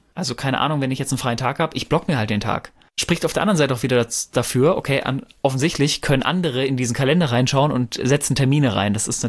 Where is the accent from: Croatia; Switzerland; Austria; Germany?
Germany; North Rhine-Westphalia; Ich komme ja ursprünglich aus dem Pott